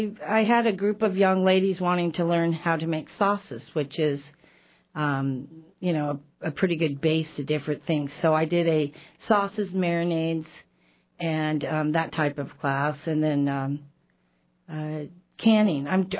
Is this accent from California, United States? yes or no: yes; Redding, California, United States; So I'm from Redding, California originally, and they're still there, still into food and everything.